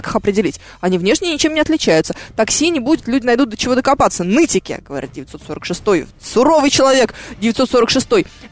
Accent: Moscow, Russia; Я москвичка, я здесь родилась. И нет у меня никакого дома ни в каком другом месте.

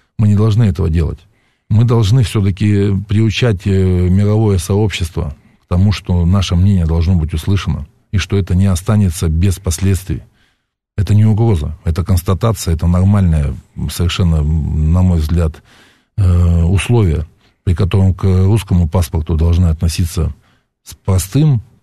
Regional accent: Novosibirsk, Novosibirsk Oblast, Russia; Представляете, я вот новосибирец. Я и сейчас живу в Новосибирске.

